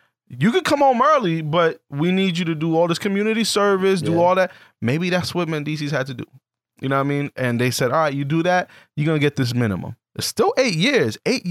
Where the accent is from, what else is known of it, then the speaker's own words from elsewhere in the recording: The Bronx, New York, United States; Anyway, it hurts because I'm a New York nigga. I'm from the Bronx